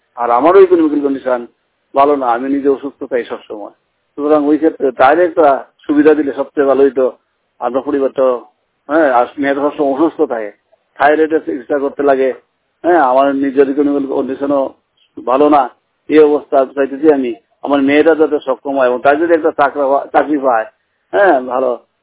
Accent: Agartala, Tripura, India; আমার বাড়ি হলো চৌরঙ্গিপাড়া, এর আগরতলা চৌরঙ্গিপাড়া, এডিনগর।

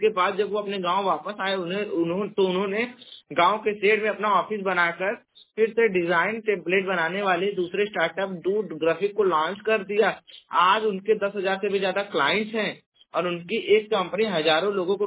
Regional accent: Jaunpur, Uttar Pradesh, India; मैं उत्तर प्रदेश के जौनपुर जिले का निवासी हूं

